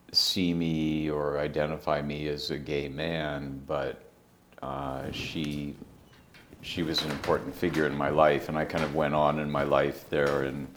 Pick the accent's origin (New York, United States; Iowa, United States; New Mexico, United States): Iowa, United States; Cherokee; born there; I was born in Cherokee, Iowa on December 24th, 1962. And Cherokee, Iowa is a little farm town, about 6,000 people in northwest Iowa. The nearest city is Sioux City, Iowa.